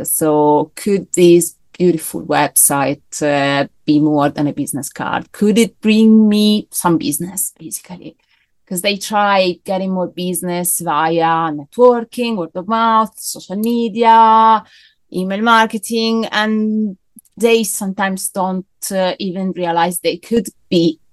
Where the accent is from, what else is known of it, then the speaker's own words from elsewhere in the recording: Italy; English is a second language; moved away; Well, as you can hear from my accent, I wasn't originally born here. I'm from Italy and I was doing SEO even back there.